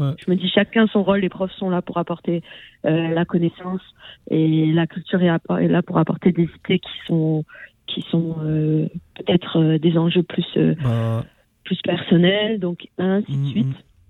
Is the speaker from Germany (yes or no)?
no; France; now in Canada; je connais pas la réalité actuelle de l'éducation dans les écoles et encore moins au Québec parce que j'ai grandi en France.